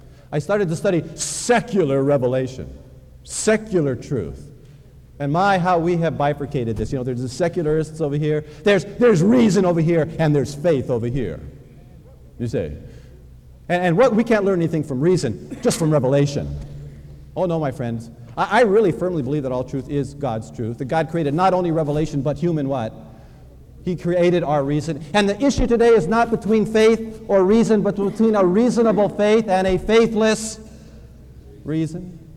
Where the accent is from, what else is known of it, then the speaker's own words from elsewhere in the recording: Hawaii, United States; I was born and raised in Hawaii. My dad was born and raised there